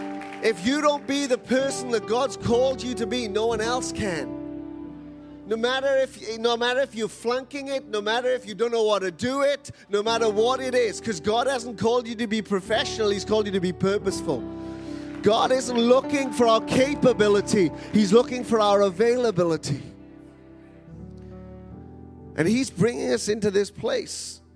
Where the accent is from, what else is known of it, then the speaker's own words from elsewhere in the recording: Wales, United Kingdom; Well, I'm from Wales.